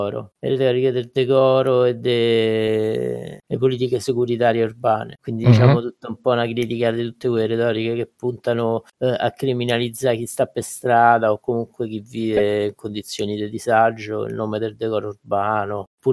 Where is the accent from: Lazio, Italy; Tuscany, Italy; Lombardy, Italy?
Lazio, Italy; Ostia; Sì, sono di Ostia.